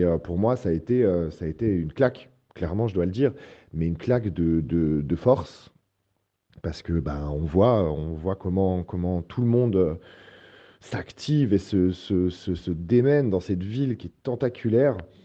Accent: Auvergne-Rhône-Alpes, France; also born or lived in Switzerland; Moi, je suis de Haute-Savoie, en France. Je suis né en Suisse, tout un mélange d'un père italien. Donc je suis parti à Paris où je suis resté 12 ans.

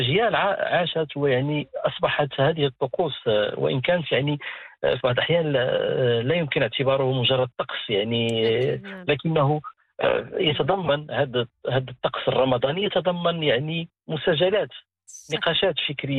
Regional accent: Morocco; ويعتبر يعني كذلك يعني مسألة مهمة في بالنسبة لنا كمغاربة

